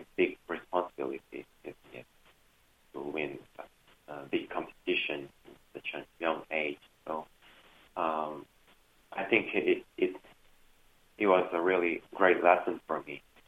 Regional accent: South Korea; English is a second language; I'm from South Korea, from the same country as him.

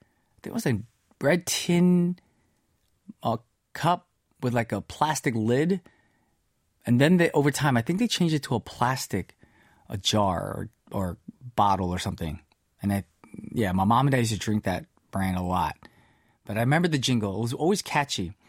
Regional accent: United States; this also reminds me of an ad that I grew up listening to in America a long time ago.

